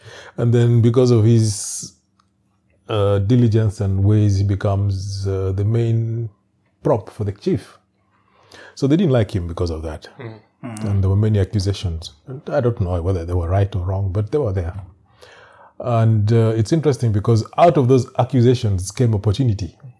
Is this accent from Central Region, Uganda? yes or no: no; Northern Region, Uganda; I come from Uganda, basically the West Nile of Uganda, just borders the Congo and borders Sudan.